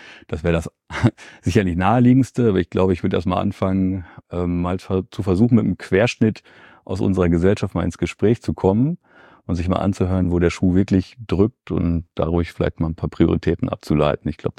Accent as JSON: {"language": "German", "town": "Verl", "region": "North Rhine-Westphalia", "country": "Germany", "tie": "born or raised there", "also_born_or_lived": "Bielefeld"}